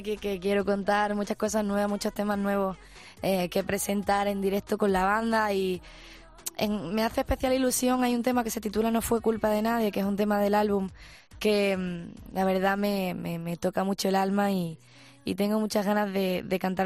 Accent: Punta Umbría, Andalusia, Spain; Pueblo costero de marineros, en Huelva

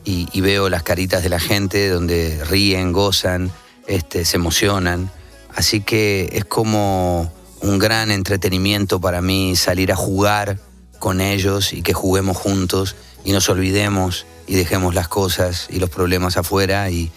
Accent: Argentina; Sí, no podía escapar a eso

